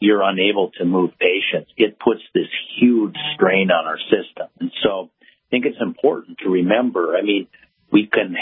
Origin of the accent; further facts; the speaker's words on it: Lignite, North Dakota, United States; I did grow up on that Canadian border up in northwest part of the state.